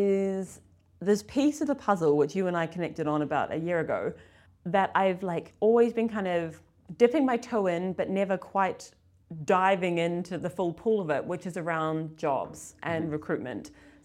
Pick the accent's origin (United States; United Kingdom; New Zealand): New Zealand; And I was in New Zealand, I'm from New Zealand, and I was at home over like December, January, February